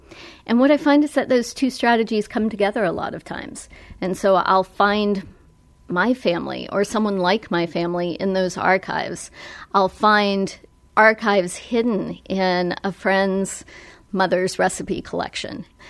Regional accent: Appalachia, United States

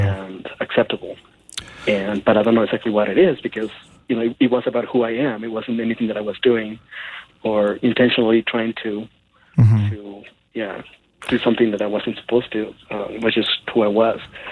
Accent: Oaxaca, Mexico; I grew up in Oaxaca, Mexico

